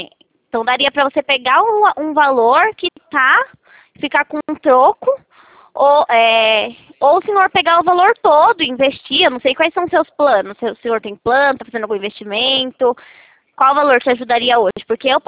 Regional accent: Itatiba, São Paulo, Brazil; eu sou daqui de Itatiba

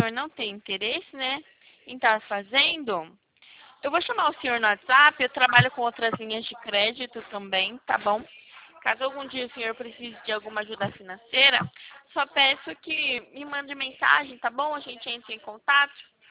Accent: Valinhos, São Paulo, Brazil; Sou de Valinhos, interior de São Paulo.

